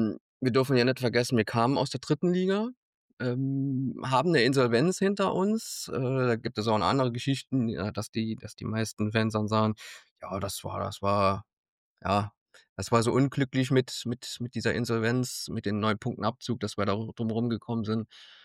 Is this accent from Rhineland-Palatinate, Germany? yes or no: yes; Trier, Rhineland-Palatinate, Germany; Aber ich komme aus Trier, hier aus der Nähe von Trier.